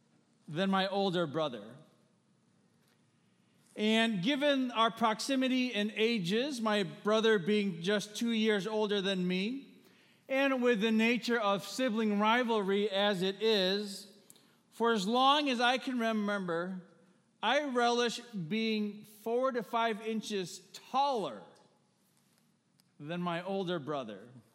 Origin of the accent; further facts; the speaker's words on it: United States; as a Filipino-American, I've always been mindful of my height.